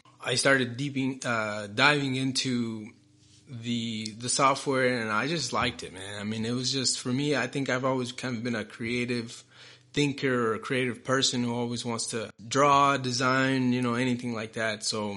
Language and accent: English; Tulsa, Oklahoma, United States; English is a second language; there, and then our family moved to the United States in 97.